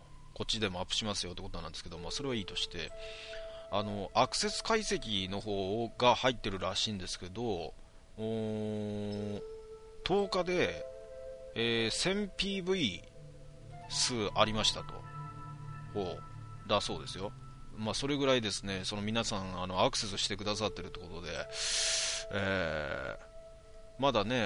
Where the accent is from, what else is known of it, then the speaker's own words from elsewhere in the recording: Kanagawa, Japan; 俺神奈川なんですけど、